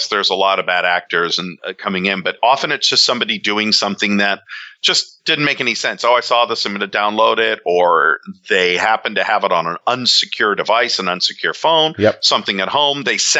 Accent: Montreal, Quebec, Canada; born there; I'm an expat. I was born in Montreal

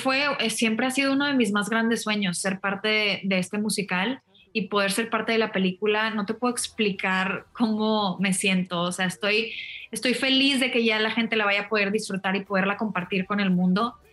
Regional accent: Monterrey, Nuevo León, Mexico; moved away as an adult; yo me fui de Monterrey. Yo soy de Monterrey, estudié la prepa en Monterrey y luego dije, me tengo que ir de aquí.

